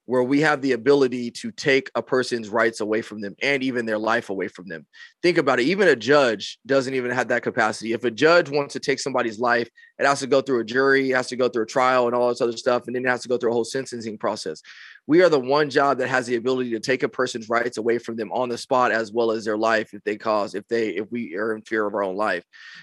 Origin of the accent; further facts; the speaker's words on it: Rialto, California, United States; also born or lived in San Bernardino; now in Corona, United States; So I live in this in the Corona area of California, but I grew up in Rialto. And Rialto is a very interesting city. I always like to say I grew up in Rialto and San Bernardino